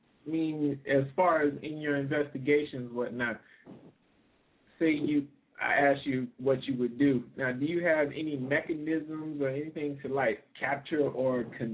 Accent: New Orleans, Louisiana, United States; I'm from New Orleans, so I understand that, and that the whole voodoo history and all that, that is really big down there.

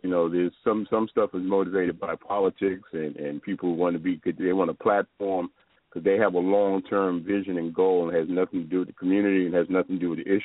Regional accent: New York City, New York, United States; I was brought up in the South Bronx in the 70s.

